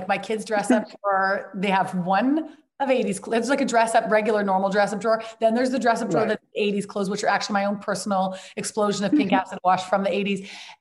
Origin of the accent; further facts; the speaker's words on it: Vancouver, British Columbia, Canada; So I was up in my hometown of Vancouver where we were going to be shooting